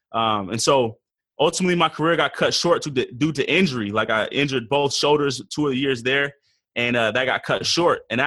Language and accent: English; Portland, Oregon, United States; I'm from Portland, Oregon, third out of four boys. My dad is from Nigeria